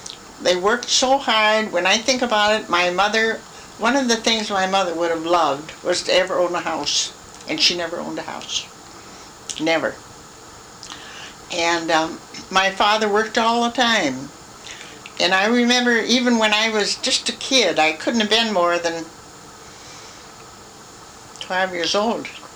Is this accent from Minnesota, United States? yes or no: yes; Minneapolis, Minnesota, United States; born there; Well, I was born here in Minneapolis